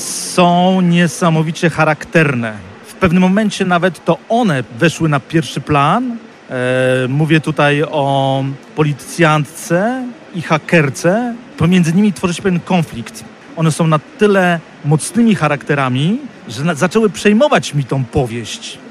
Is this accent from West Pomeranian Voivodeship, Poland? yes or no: yes; Szczecin, West Pomeranian Voivodeship, Poland; cieszę się z tego powodu, że jestem szczecinianinem i że mieszkam w Szczecinie.